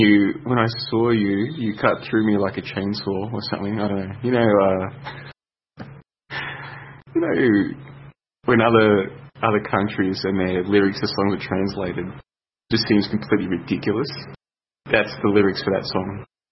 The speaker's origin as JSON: {"language": "English", "country": "Australia", "said": "Because I'm Australian, it should be easy for me."}